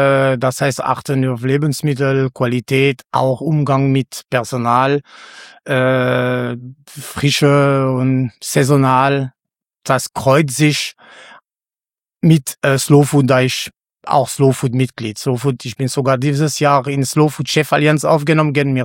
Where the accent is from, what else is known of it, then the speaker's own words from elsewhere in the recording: Bourgogne-Franche-Comté, France; moved away as an adult; now in Germany; Genau, ich komme aus dem Jura, das ist eine wunderschöne Ecke, ungefähr auf 3 Uhr in Frankreich